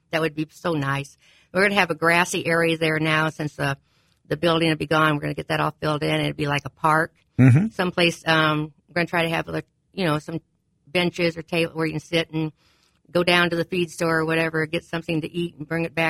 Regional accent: Peoria, Illinois, United States; now in Mequon, United States; I came from Peoria but in 76, but I consider Mequon my hometown

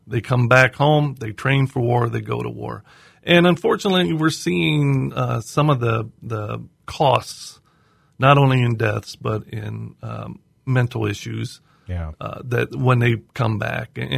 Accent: Galesburg, Illinois, United States; I was born and raised in Galesburg also, and my dad was a Galesburg police officer and a Knox County Sheriff's deputy.

